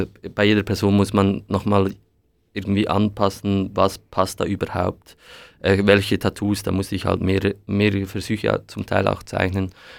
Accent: Lucerne, Switzerland; Und dann ist mir eingefallen, als Kind im Luzernischen haben wir jemanden gesagt, wenn er beim Fußballspielen nicht so irgendwie hingefallen ist

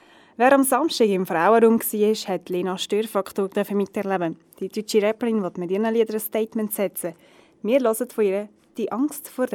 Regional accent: Yemen; now in Switzerland; in der Schweiz ist mega klein. Es gibt etwa nur 300 Jemen, die in der Schweiz leben. Ich vermisse meine Heimat sehr. Wenn wir keinen Krieg hätten, dann würde ich meine Familie sofort besuchen.

